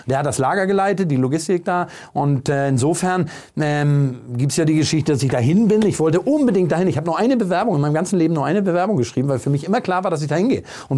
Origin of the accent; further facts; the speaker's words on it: Bad Segeberg, Schleswig-Holstein, Germany; also born or lived in Wahlstedt; ich bin in Bad Segeberg groß geworden oder in der Nähe, in Wahlstedt.